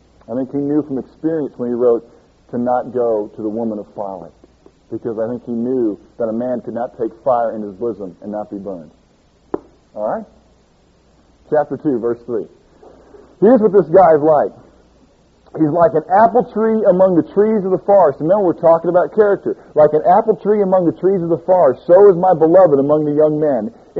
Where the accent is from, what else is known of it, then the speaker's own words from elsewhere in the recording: St. Louis, Missouri, United States; I grew up in St. Louis.